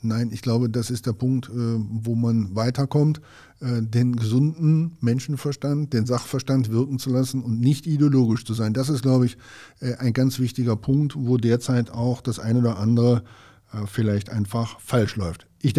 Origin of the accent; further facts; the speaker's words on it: North Rhine-Westphalia, Germany; verabschiede mich wie gewohnt hier aus dem ABC Tower in Köln als Westfale, trotzdem mit einem kölschen Tschö.